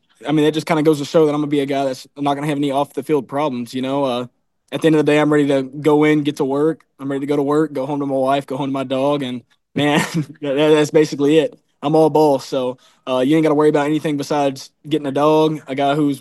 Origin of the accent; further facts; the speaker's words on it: Texarkana, United States; Yeah, I'm actually in Texarkana right now. This is my hometown.